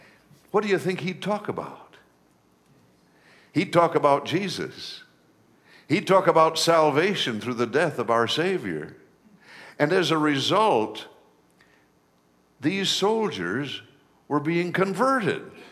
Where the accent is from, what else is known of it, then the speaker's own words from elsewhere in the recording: Michigan, United States; In my school, where I was growing up in Michigan, they allowed us to do that.